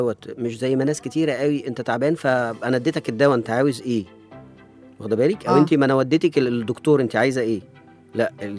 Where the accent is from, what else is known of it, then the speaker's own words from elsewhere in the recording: Egypt; يمكن حتى عندنا في مصر يقولوا الراجل بيحب بعينيه